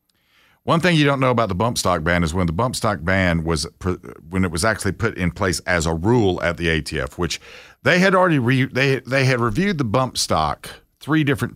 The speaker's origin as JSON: {"language": "English", "country": "United States", "said": "I'm an American, and if you don't like me, that's fine."}